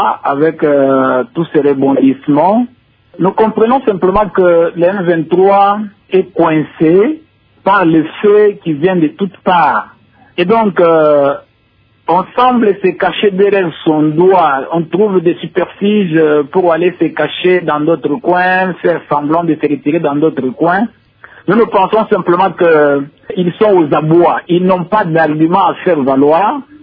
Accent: DR Congo; Non, nous comprenons qu'en tant que Congolais, on doit augmenter la vigilance

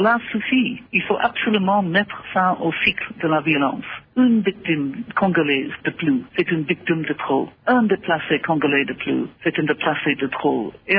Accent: Ireland; French is a second language; je suis originaire d'un pays, de l'Irlande, qui a connu un conflit violent pendant longtemps.

